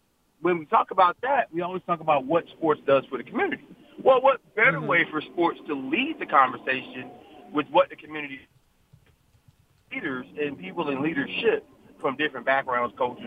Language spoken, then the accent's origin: English; Atlanta, Georgia, United States; I grew up in Atlanta, and I had to take the emotion out of watching sports to enjoy it.